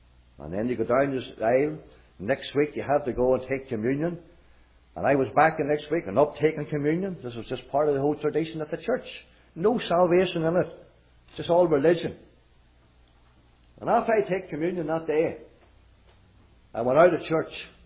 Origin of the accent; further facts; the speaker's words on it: Glenann, Northern Ireland, United Kingdom; I was born in Uray, in this county town. I live in a little home, County Armagh, Northern Ireland, a wee village called Glenann.